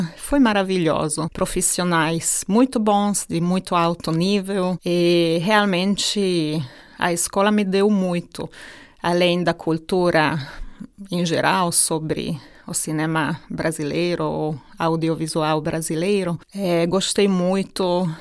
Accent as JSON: {"language": "Portuguese", "country": "Italy", "tie": "born there", "second_language": "Portuguese", "moved": "yes", "said": "E eu já falo italiano, nasci na Itália, mesmo que sou húngara."}